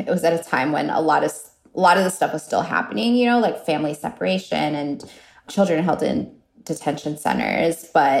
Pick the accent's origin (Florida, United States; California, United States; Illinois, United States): Florida, United States; Miami; I grew up in Miami, but I also just grew up feeling very different from a lot of the people around me too